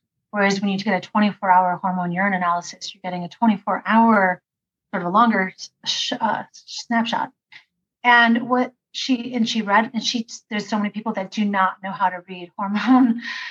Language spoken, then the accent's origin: English; Green Bay, Wisconsin, United States; I grew up in Green Bay, Wisconsin, a very conservative place. We were like the freaks of our Catholic school